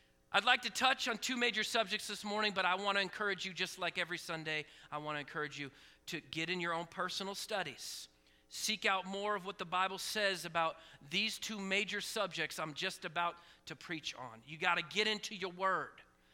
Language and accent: English; Oregon, United States; now in Iowa, United States; If you don't know this, I'm from Oregon. West Coast is the best coast